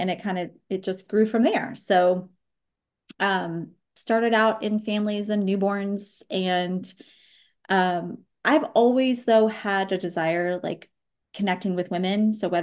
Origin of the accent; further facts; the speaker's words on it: Indiana, United States; also born or lived in Chicago; now in Baltimore, United States; But I live just outside of Baltimore, Maryland, as you said. And we did. I grew up in Indiana. I lived in Chicago, so Midwest girl at heart.